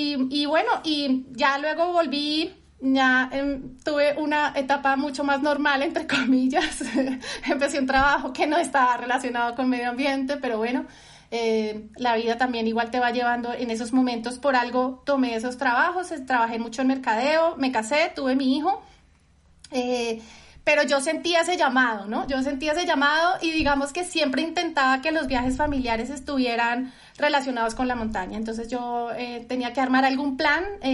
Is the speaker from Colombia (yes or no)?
yes; Valle del Cauca, Colombia; also born or lived in Bogotá; nací en Bogotá es una ciudad que está a 2600 metros sobre el nivel del mar, o sea que nací en la propia montaña. Y gracias a mi papá y a donde viví, en el lugar donde viví, porque luego me fui a vivir al Valle del Cauca